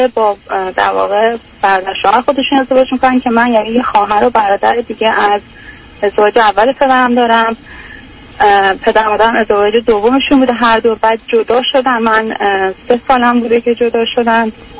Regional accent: Iran; now in United States

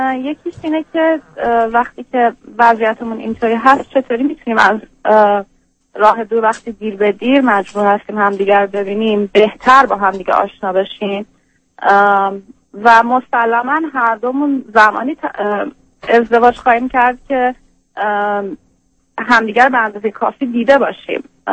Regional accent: Iran; now in United States; البته من بیشتر از 5 سالی که خارج از ایران هستم، ولی خب آمریکا 5 سال.

